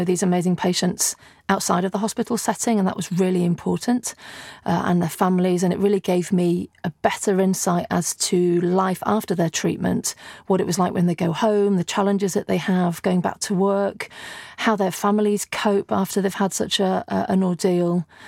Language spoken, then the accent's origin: English; Yorkshire and the Humber, United Kingdom; moved away as an adult; now in London, United Kingdom; I moved to London. I'm from Yorkshire. So I moved to London after my A-levels